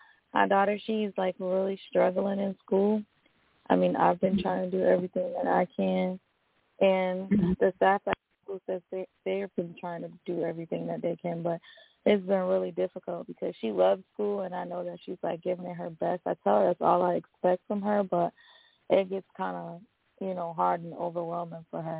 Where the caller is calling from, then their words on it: Florida, United States; calling from Florida.